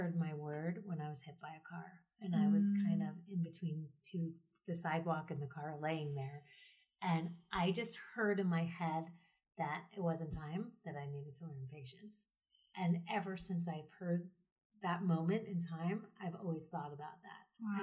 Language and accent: English; New York, United States; I'm an impatient person. I'm from New York.